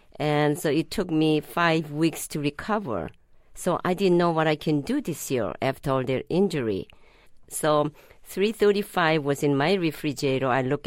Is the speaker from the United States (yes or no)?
no; Seoul, South Korea; Well, I'm from Seoul, Korea, and they didn't have a sports for girls.